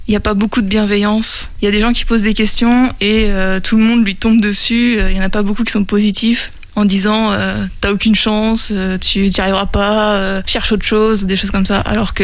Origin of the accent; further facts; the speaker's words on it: France; Il y a énormément de visas en tant que Français pour aller au Japon.